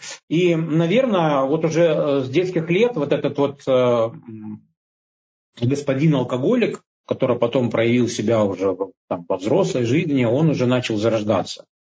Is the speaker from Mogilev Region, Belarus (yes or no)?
no; Minsk, Belarus; now in Odesa, Ukraine; я сам из Минска, вынужден был после определенных событий в Беларуси выехать в Украину. Вот, в Одессе уже больше 3 лет.